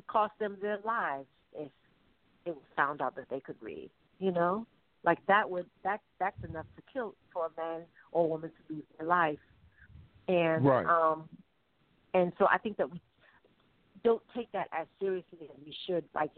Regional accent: England, United Kingdom; born there; I was born in England, and my family's from Barbados and Montserrat.

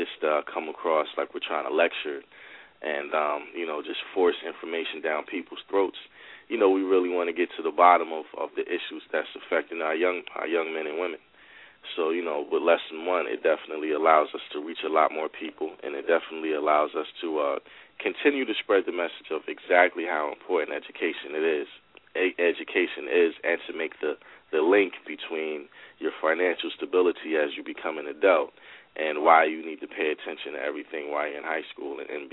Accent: New Brunswick, New Jersey, United States; also born or lived in Willingboro; Well, you know, I'm from New Brunswick, New Jersey. That's where I was pretty much born and raised. I spent a lot of time between there and Willingboro. I probably moved to Willingboro in my latter teen years.

